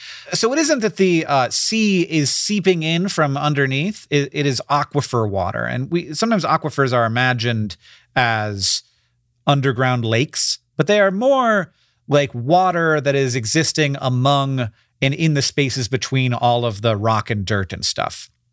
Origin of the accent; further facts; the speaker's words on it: Florida, United States; because I grew up in Florida and sometimes you just dig for fun